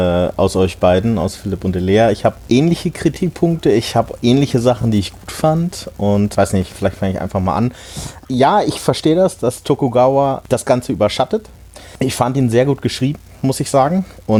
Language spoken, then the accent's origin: German; Hanover, Lower Saxony, Germany; neben Hannover, wo ich herkomme.